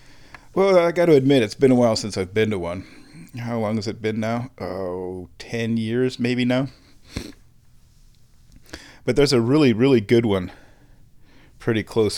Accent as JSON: {"language": "English", "region": "Nebraska", "country": "United States", "said": "I'm from Nebraska. You do not have to go very far in Nebraska to find some cowboys."}